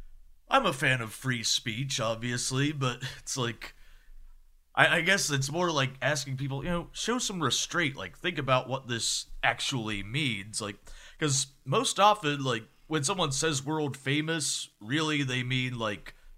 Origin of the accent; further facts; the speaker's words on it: West Virginia, United States; if I hadn't grown up in West Virginia, I might actually be doing OxyContin now.